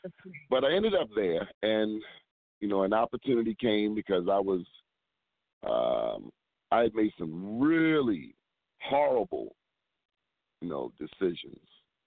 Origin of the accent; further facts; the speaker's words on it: Baltimore, Maryland, United States; I had the opportunity to go back to college at Coppin State, where I'm from Baltimore, and Atlanta is obviously, 12-hour drive away, 8 to 12, whatever it is. I ended up going to college 4 blocks from my house where I grew up.